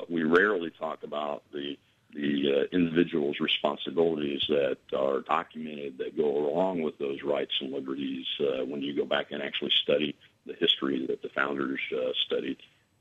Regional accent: United States; I am not a Republican first. I'm an American first, and that's why I'm running.

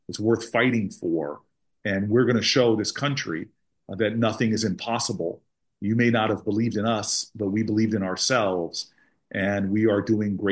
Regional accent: New Jersey, United States; I grew up in Bergen County. I didn't come to Newark until the 90s.

